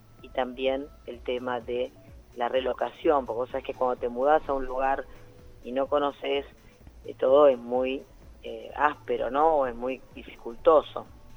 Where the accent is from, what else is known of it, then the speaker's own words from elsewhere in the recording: Argentina; mi marido es uruguayo, yo soy argentino, pero vivimos los dos en Argentina hace tiempo